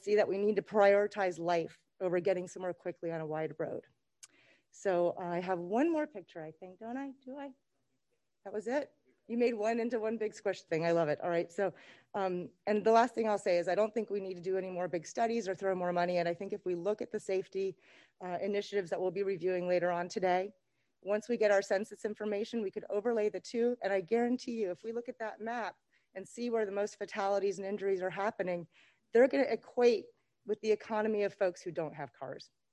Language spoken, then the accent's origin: English; Palm Beach Gardens, Florida, United States; It's even here, it's in my hometown too, in Palm Beach Gardens.